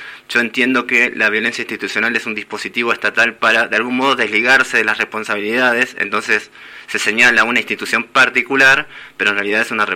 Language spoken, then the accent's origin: Spanish; Buenos Aires, Argentina; Justamente lo que yo le señalaba es porque yo provengo de la provincia de Buenos Aires, ¿no?